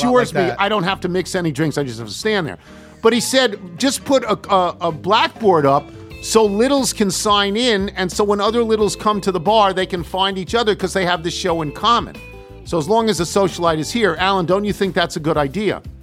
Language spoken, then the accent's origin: English; Sydney, New South Wales, Australia; I'm 20 and I'm from Sydney, Australia.